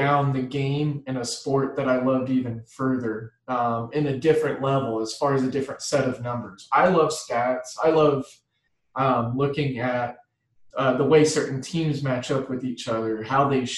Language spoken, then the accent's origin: English; Midwest, United States; I'm from the Midwest. We don't do it that great.